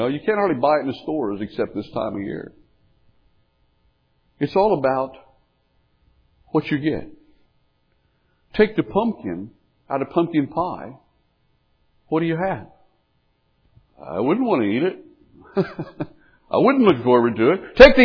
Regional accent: Appalachia, United States; That's what I grew up on in Appalachia. And we just didn't have, we didn't grow sweet potatoes back there.

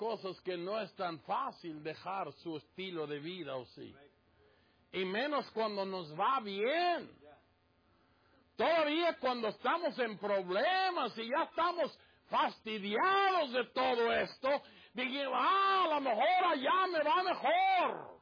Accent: Mexico; yo nomás porque soy de México

